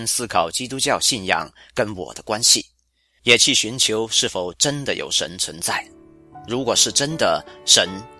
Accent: Fuqing, Fujian, China; 我来自中国福建福清，从小在基督教的家庭长大，父母都信主，母亲是教会的传道人，

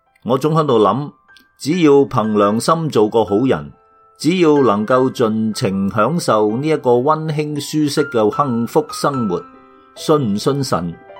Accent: China; 和很多来自中国大陆的移民一样，我从小生活在信仰缺失的社会，接受的亦都是无神论教育，一直不相信有神

